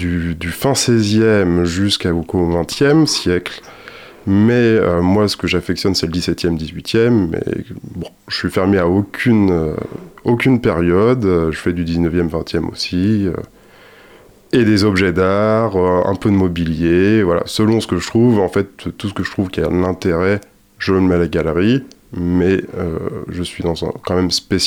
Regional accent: Pays de la Loire, France; revenir sur mes terres, entre guillemets, parce que je suis du Saumurois

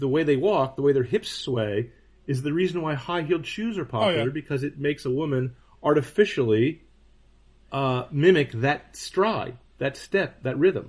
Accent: United States; despite you being an Australian and me being an American, we're all Englishmen at heart.

